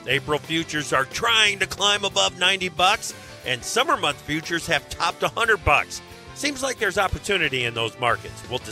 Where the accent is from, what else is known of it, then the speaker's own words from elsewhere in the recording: Denver, Colorado, United States; There was a guy in my hometown of Denver that the first time I saw him in jeans, I couldn't recognize him.